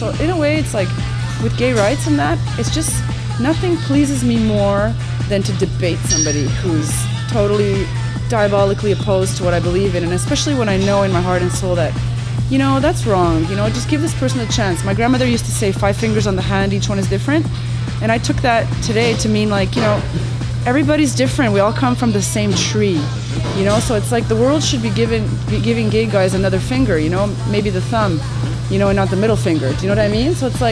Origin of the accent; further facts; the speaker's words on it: Montreal, Quebec, Canada; I moved here in 73. I was 3 years old. Talk about culture shock. I grew up in the West Island.